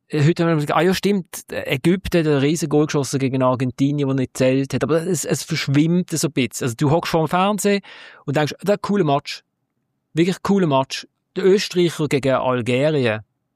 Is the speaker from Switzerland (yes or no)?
yes; Switzerland; Also als Schweizer, sie haben das gemacht, was man hätte machen müssen